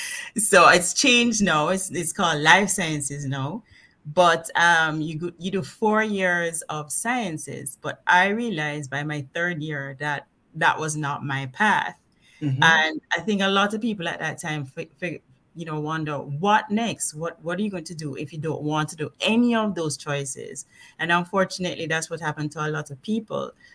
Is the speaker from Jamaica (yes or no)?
yes; Kingston, Jamaica; also born or lived in Spanish Town; So I was born in Kingston, and I went to school in Kingston, but when I was about four, my parents moved to Spanish Town. So, we moved back and forth between Spanish Town and Kingston because all of my schooling was in Kingston.